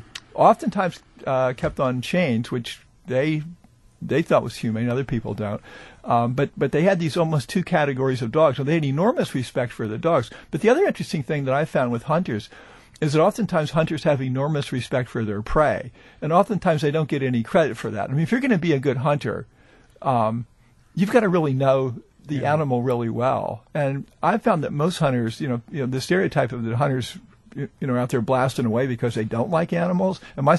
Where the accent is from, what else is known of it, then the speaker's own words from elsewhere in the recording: North Carolina, United States; I've hung around with, and I'm from Western North Carolina, and I've hung around with coon hunters and been out with coon hunting.